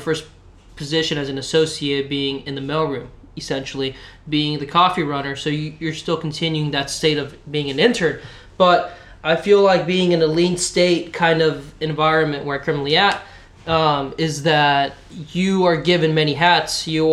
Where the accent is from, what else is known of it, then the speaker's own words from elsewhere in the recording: Salinas, California, United States; Yeah, I'm from Salinas, Monterey, California.